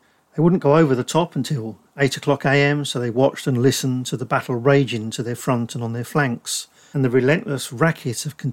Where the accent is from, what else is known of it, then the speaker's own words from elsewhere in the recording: Northampton, East Midlands, United Kingdom; And also because Northampton is my hometown, and many of the men that we quote throughout their story lived in the terraced houses just a few hundred yards from where I'm sitting now.